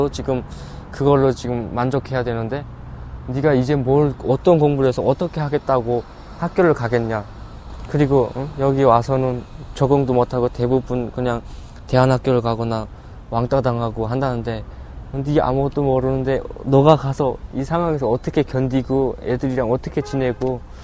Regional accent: North Korea; now in South Korea; 교장 선생님 뵙고 솔직하게 말씀드리고 북한에서 왔다.

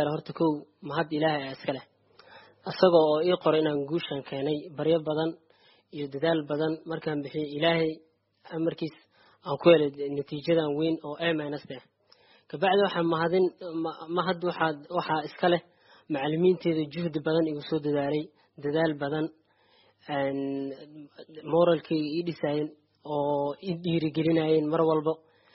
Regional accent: Mogadishu, Banaadir, Somalia; moved away; waxaan ka imaaday muqdisho, soomaaliya ka imaaday.

